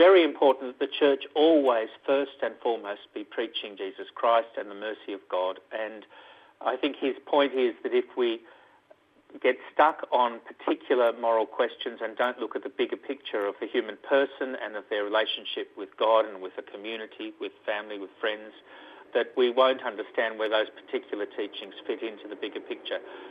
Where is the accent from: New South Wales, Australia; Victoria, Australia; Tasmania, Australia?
New South Wales, Australia; Lakemba; One is I grew up in Lakemba.